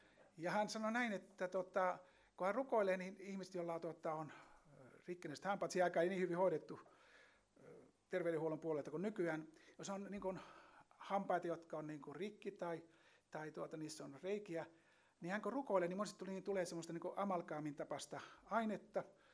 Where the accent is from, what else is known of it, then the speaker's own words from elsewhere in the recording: Ostrobothnia, Finland; moved away as an adult; now in Korso, Finland; Muistan, kun tulin tuonne Korsoon aikanaan Pohjanmaalta silloin, aloitin nuorena työntekijänä